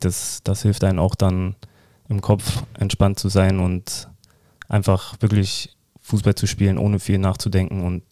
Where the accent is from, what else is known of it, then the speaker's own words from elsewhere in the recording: Berlin, Germany; now in Magdeburg, Germany; Meine Heimat ist Berlin, aber Magdeburg ist mein Zuhause und ich fühle mich hier auch so.